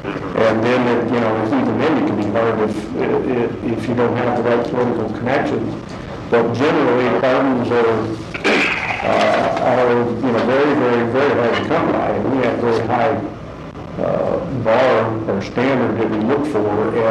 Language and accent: English; Arizona, United States; born there; I was born way in Arizona